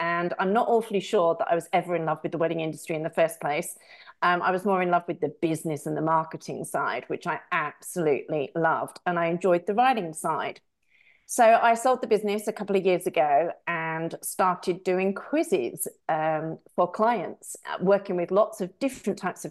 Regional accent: United Kingdom; I live in England for quite, or did, you know, I'm British.

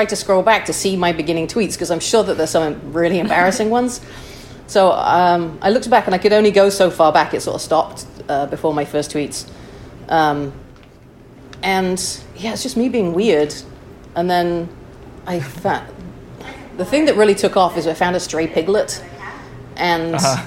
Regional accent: Chester, North West England, United Kingdom; now in United States; I'm originally from Chester, England.

